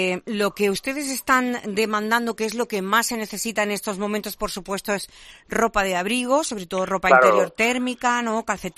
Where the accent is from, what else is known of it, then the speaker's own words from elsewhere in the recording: Seville, Andalusia, Spain; Buena gente, gente estupenda, como somos los sevillanos